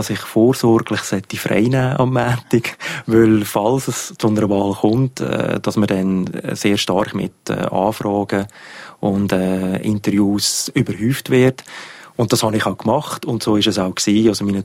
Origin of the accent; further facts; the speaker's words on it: Horw, Lucerne, Switzerland; Also ich bin in Horb aufgewachsen. Das ist im Kanton Luzern, also eine Vorortsgemeinde vom Kanton Luzern. Und ich bin eigentlich aufgewachsen in einer, ich sage jetzt mal, ganz durchschnittlichen Mittelklassefamilie.